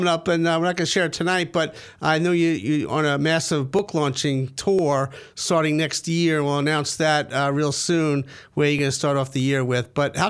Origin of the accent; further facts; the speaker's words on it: New York, United States; I know what a stickball bat is. I'm from New York.